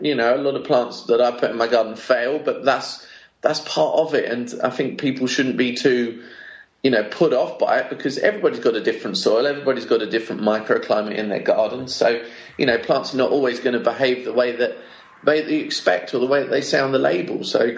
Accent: Thessaloniki, Central Macedonia, Greece; Yeah, we're … from Salonika.

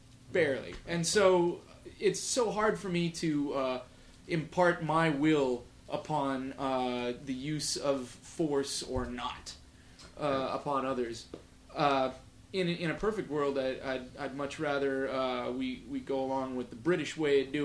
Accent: Chicago, Illinois, United States; Well, I grew up in Chicago, Nick

